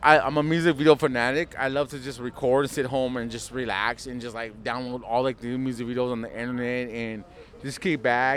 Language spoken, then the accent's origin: English; United States; I mean, like, I'm American, you're Australian, and blah